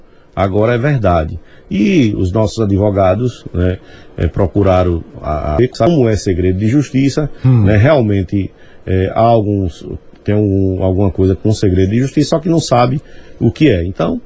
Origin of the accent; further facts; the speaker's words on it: Simão Dias, Sergipe, Brazil; Simão Dias me conhece, né? Sabe de quem eu sou filho, sabe de onde eu vim, sabe da minha honestidade.